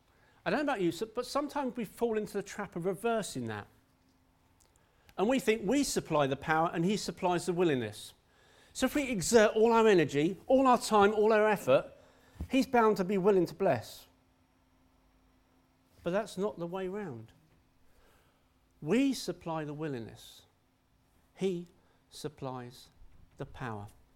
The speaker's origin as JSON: {"language": "English", "town": "Maidenhead", "region": "South East England", "country": "United Kingdom", "tie": "born or raised there", "said": "53 in September. That is old, yeah, you're right. I was born in Maidenhead, raised in Maidenhead, and I still live in Maidenhead. You can tell I'm a wanderer by nature. My mum and dad weren't Christians. God saved me at the age of 11"}